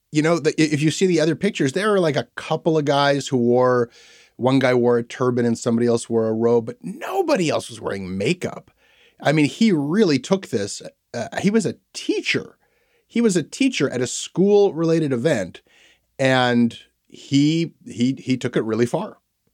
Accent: Toronto, Ontario, Canada; born or raised there

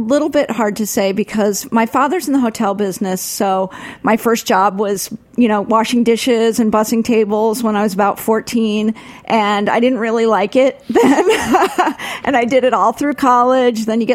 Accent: Colorado, United States; I mean, I grew up in Colorado. We didn't even have fresh produce, practically.

